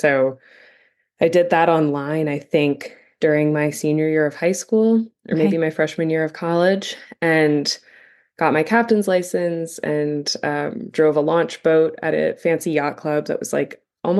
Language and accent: English; New York, United States; So I grew up on the Hudson River north of New York City, up in the Hudson Valley.